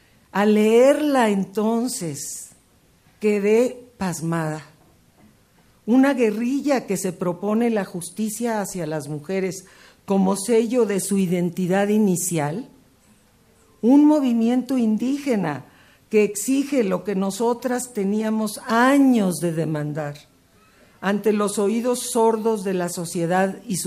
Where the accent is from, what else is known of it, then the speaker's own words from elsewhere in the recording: Mexico; sobre todo la mía como mujer y como mexicana.